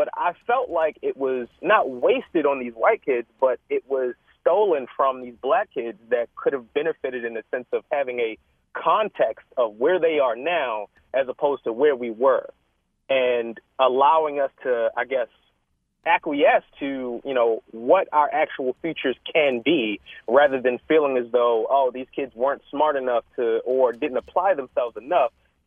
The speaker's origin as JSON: {"language": "English", "town": "Baltimore", "region": "Maryland", "country": "United States", "tie": "born or raised there", "said": "I grew up in Edmondson Village up until I was about 6. And then my mother had us move to Ednor Gardens Lakeside, which is like basically the backyard or the front yard of Morgan State University."}